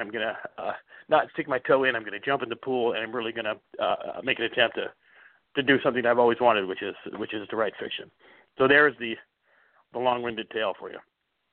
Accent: Canada; moved away; I moved to San Francisco from Canada, green, you know, naive country boy from Canada back in 1984 to play in a punk rock band

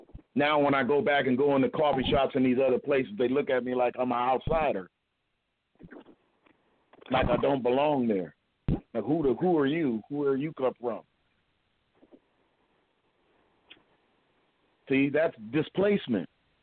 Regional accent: Oak Park, Illinois, United States; now in Elmhurst, United States; I grew up here in Oak Park. But I got priced out, so I live over here on the other side of Oak Park now. I live in Elmhurst, behind the hospital, because that's the only place I could afford to live.

